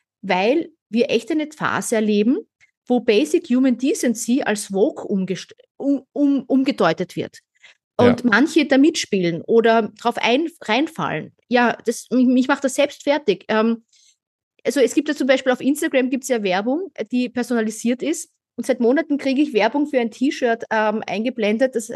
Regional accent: Austria; Als Österreicherin war ich über Jahre hinweg begeistert über die Möglichkeiten, die es in Deutschland gibt

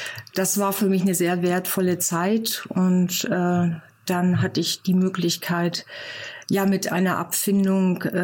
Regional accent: Lower Saxony, Germany; Ja, ich habe eine norddeutsche Seele. Ich bin zwischen Hamburg und Bremen aufgewachsen. Ja, und dann im Dorf

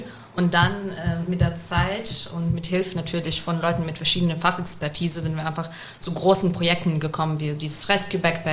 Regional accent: Ukraine; also ich persönlich auch, bin aus der Ukraine

